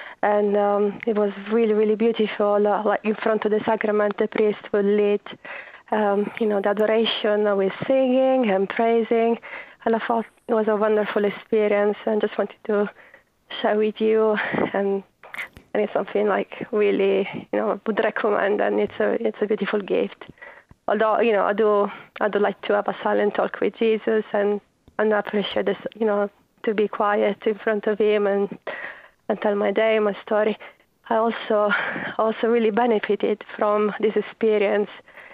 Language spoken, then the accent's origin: English; Italy; I'm originally from Italy